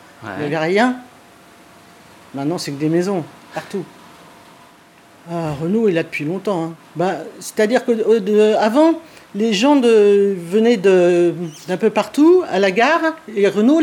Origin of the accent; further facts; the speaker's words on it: Lardy, Île-de-France, France; born there; Je suis né à Lardy. Je suis né là, actuellement, où il y a la boulangerie, mais c'était un café dans le temps. Et mes parents tenaient le café.